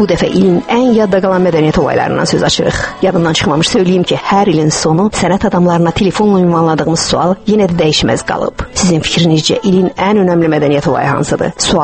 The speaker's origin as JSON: {"language": "Azerbaijani", "region": "Baku", "country": "Azerbaijan", "tie": "born or raised there", "said": "İlin səxavət payından doğma şəhərimizə də pay düşdü. Bakı bir il İslam mədəniyyətinin baş şəhəri oldu."}